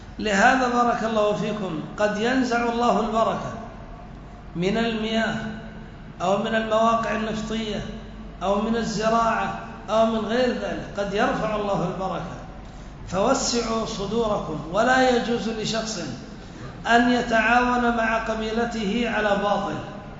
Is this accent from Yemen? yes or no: yes; Yemen; منها مثل حزب الرشاد عندنا في اليمن؟